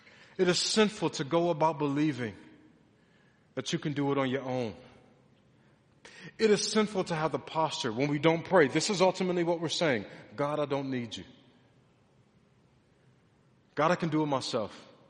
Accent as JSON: {"language": "English", "town": "Detroit", "region": "Michigan", "country": "United States", "said": "Man, I'm from Detroit, Lord. I don't know if I can do that."}